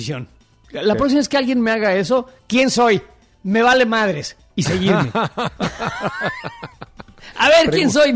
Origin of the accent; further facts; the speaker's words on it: San Ángel, Mexico City, Mexico; yo soy del barrio Bravo de San Ángel. O sea, de uno de los lugares más fresas del país.